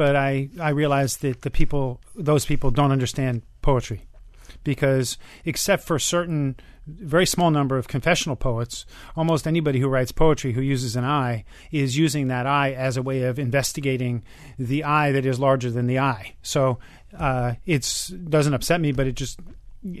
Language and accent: English; New York, United States; now in Miami, United States; You know, I grew up in New York, and I don't live there now.